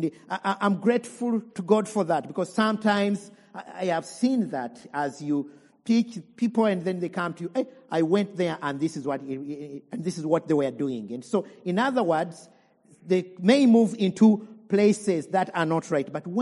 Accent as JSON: {"language": "English", "country": "Uganda", "said": "I come from Uganda"}